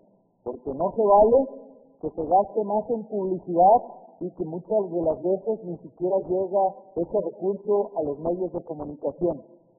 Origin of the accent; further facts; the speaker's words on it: Bahía de Banderas, Nayarit, Mexico; Y así están en la mayoría de los pueblos de donde yo vengo, que es Bahía de Banderas.